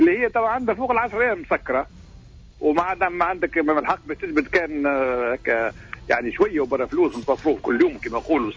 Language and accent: Arabic; Tunisia; أنا شخصيا كتونسي